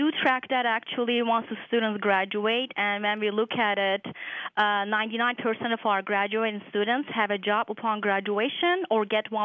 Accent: Istanbul, Turkey; Personally, I'm from Istanbul, Turkey. I do not have any farming background myself.

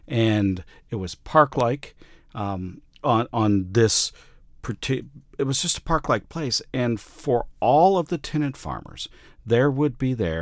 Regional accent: Illinois, United States; I think of growing up in Logan County, Illinois, on the farm

